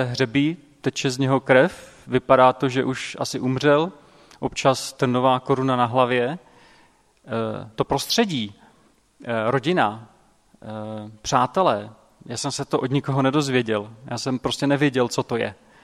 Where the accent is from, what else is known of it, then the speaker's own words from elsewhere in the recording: Vsetín, Zlín Region, Czechia; now in Prague, Czechia; původně pocházím ze Vsetína, z Moravy a studoval jsem tady v Praze, bydlím v Praze.